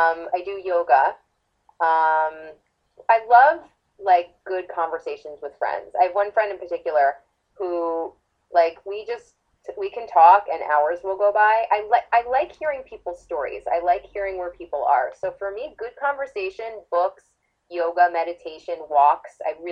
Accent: New Jersey, United States; accent: New York; The only thing I have is that like some once in a while, like my New Yorker will drop. I grew up in North Jersey, so sometimes you pick up like the New York, so I can say like water.

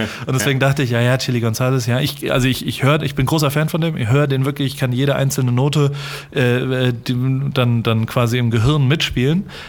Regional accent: Germany; also als Deutscher denkt man ja an Rock am Ring sofort.

